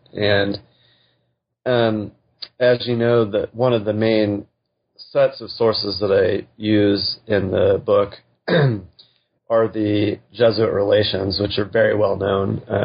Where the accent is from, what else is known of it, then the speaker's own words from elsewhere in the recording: Texas, United States; I grew up in West Texas in the Panhandle, and I was always aware of the fact that I lived in Comanche country.